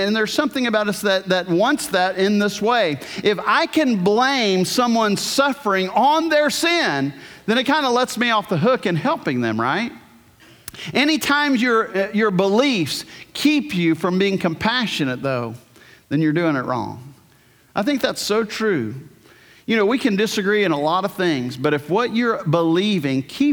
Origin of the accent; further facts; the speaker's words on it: New Orleans, Louisiana, United States; I often talk about Hurricane Katrina, my hometown. You know, God, there's a lot of sin in New Orleans, and that's true. Having grown up there, there's a lot of sin in New Orleans.